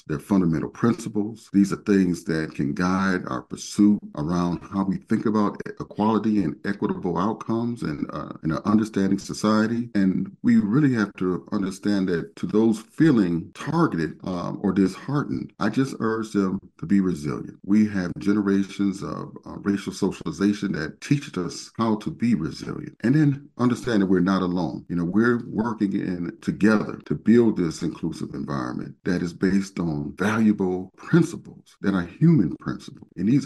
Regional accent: Chicago, Illinois, United States; I'm from Chicago

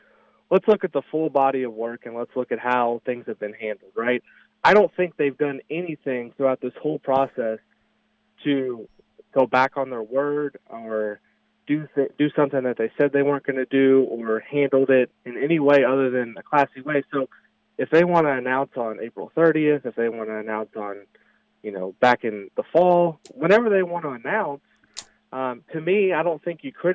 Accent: New Albany, Indiana, United States; maybe the fact that I'm from New Albany

